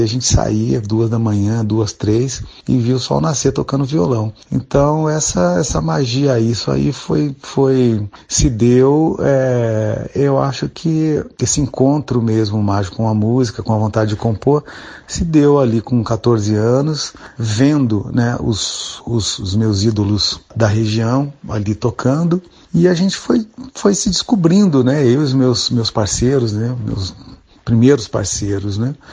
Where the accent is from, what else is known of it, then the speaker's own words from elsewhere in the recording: Pouso Alegre, Minas Gerais, Brazil; No começo dos anos 80, Pouso Alegre, minha cidade natal